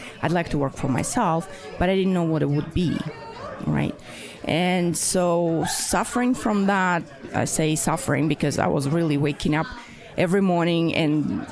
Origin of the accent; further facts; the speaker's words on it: Moscow, Russia; moved away as an adult; I am from Moscow, Russia. I immigrated about 20 years ago. And I came here as a chemical engineer